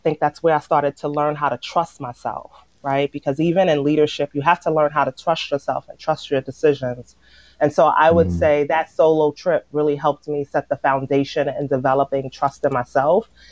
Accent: Brooklyn, New York, United States; So I always say Brooklyn, New York raised me.

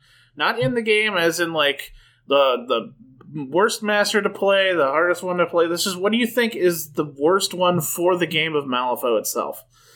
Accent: Iowa, United States; Because we're all from Iowa, except for that one guy.

